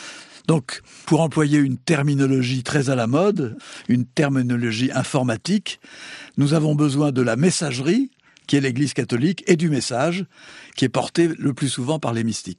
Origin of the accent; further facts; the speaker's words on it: Algeria; born there; J'ai été récemment à Oran, en Algérie, puisque je suis né en Algérie